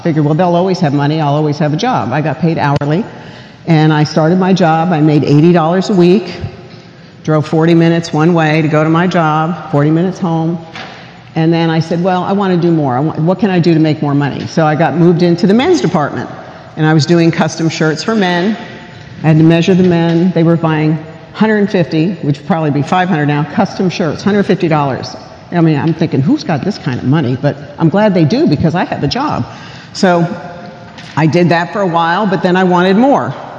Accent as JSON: {"language": "English", "region": "New Jersey", "country": "United States", "said": "So now I'm going to tell you I'm from NJ, North Jersey. Okay? And I was raised in a family of three children."}